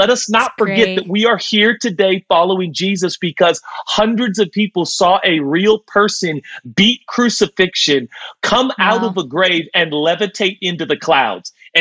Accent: Portland, Oregon, United States; The motto of Portland is keep Portland weird. I was born and raised in Portland.

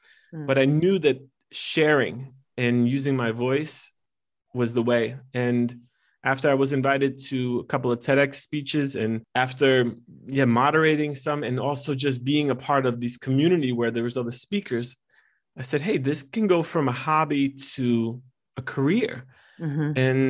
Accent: United States; English is a second language; I was born and raised in America, but English isn't my first language.

